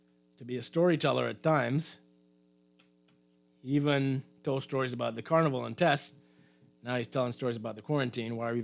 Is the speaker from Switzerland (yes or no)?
no; Eleuthera, Bahamas; I'm from Eleuthera.